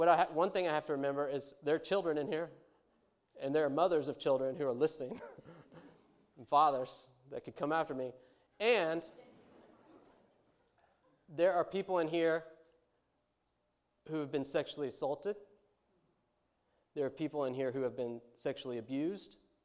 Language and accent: English; Arkansas, United States; a person of color from New York City, and I'm from Arkansas